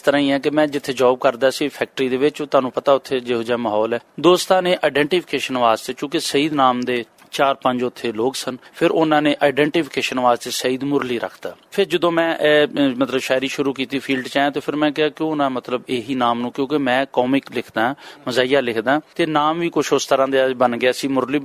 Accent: Mian Channu, Punjab, Pakistan; ਮੇਰਾ ਤਾਲੁਕ ਮੀਆਂ ਚਨੂ ਨਾਲ ਹੈ, ਜ਼ਿਲ੍ਹਾ ਖਾਨੇਵਾਲ, ਉੱਥੋਂ ਹੀ ਮੈਂ ਮੈਟ੍ਰਿਕ ਕੀਤਾ, ਫਿਰ ਮੁਲਤਾਨੋਂ ਮੈਂ ਡਿਪਲੋਮਾ ਕੀਤਾ, ਫਿਰ ਉਸ ਤੋਂ ਬਾਅਦ ਮੈਂ ਇੱਕ ਨਿੱਜੀ ਅਦਾਰੇ 'ਚ ਲਾਹੌਰ ਜੌਬ ਕਰ ਰਿਹਾ

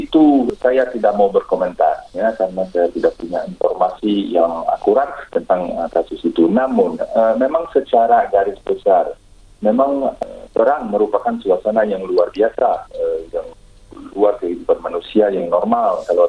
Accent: Belgium; Indonesian is a second language; Saya sendiri dari Belgia, Bu.

